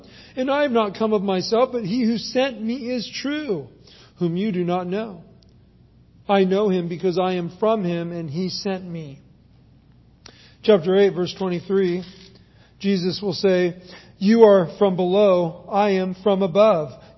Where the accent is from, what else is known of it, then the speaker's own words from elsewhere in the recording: San Luis Obispo, California, United States; I come from San Luis Obispo. That's where my hometown is. I grew up there. I know the town. I spent most of my upbringing in that town.